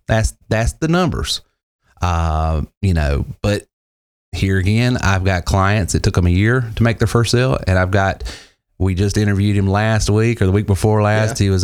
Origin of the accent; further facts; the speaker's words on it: the South, United States; Well, I mean, I grew up in the South, and car dealers are some of my kinfolk